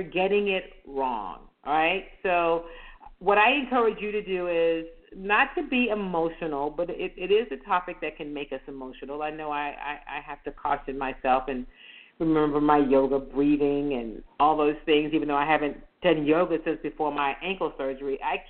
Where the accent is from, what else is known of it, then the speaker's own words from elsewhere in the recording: United States; born there; I'm an American. I get it. Don't tell me to go back where I came from. I was born here. This is where I came from.